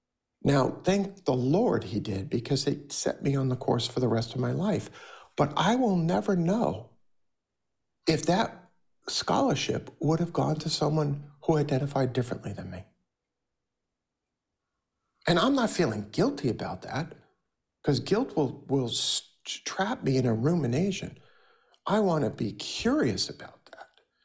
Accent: Brooklyn, New York, United States; I know in my own life, growing up in Brooklyn, I know with the benefit of hindsight that banks and real estate agents benefited from redlining and blockbusting.

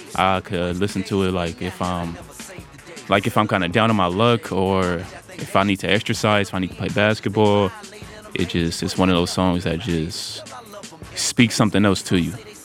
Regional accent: San Francisco, California, United States; Born and raised in San Francisco.

